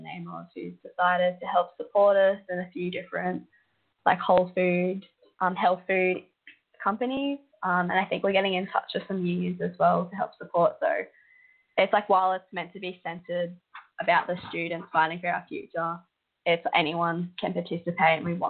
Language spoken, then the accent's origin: English; Australia; I'm from Australia.